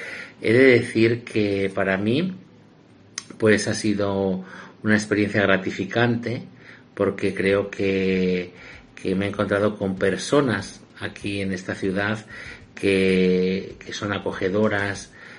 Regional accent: Santa Marta de Tormes, Castile and León, Spain; now in Ecuador; Soy salmantino, especialmente y concretamente de Santa Marta de Tormes. Pertenezco a las comunidades Asfis. Y quería decirles y comentarles que me encuentro en el Ecuador desde hace 3 años

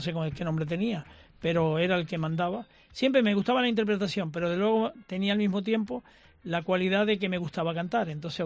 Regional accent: Canary Islands, Spain; yo soy canario de mis ocho islas.

